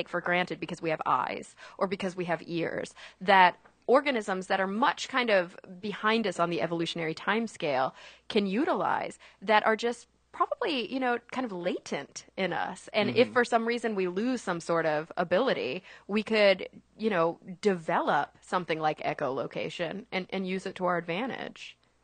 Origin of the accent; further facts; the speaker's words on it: Plano, Texas, United States; Like a suburb of Dallas called Plano.